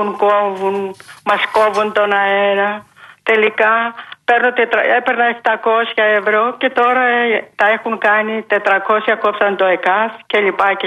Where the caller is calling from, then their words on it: Agioi Anargyroi, Attica, Greece; από Αγίους Αναργύρους.